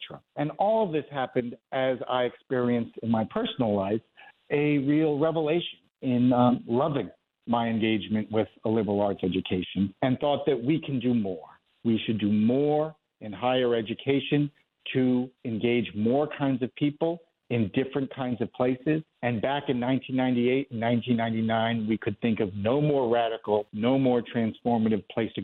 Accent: New York City, New York, United States; I grew up in New York City, and a few things happened at once.

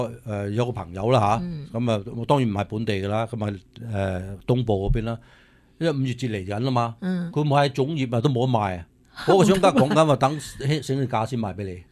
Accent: China; 搞到我哋中国人自己去整中国人吓。

